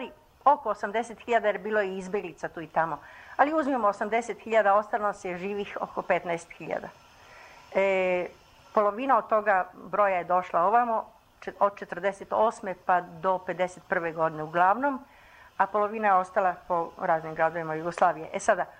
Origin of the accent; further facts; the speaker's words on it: Belgrade, Serbia; Imate, ja sam iz Beograda